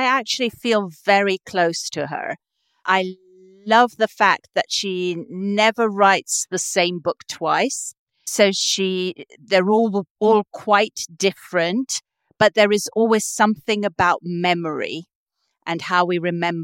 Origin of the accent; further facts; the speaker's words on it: Romania; I was in Romania under communism, living under communism, and then seeing the fall of a regime and the move completely to another.